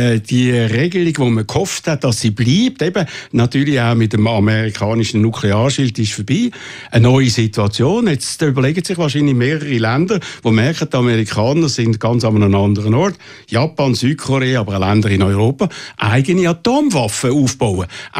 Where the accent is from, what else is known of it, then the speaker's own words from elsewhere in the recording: Switzerland; Das könnten wir als Schweizer sowieso nicht bieten.